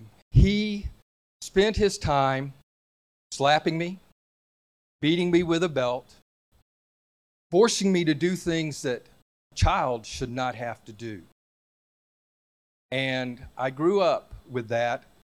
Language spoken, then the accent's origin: English; Atlanta, Georgia, United States; I grew up here in Atlanta. I'm going to give my age away. I was born in 1957. On a farm on Briarcliff Road, 5 acres.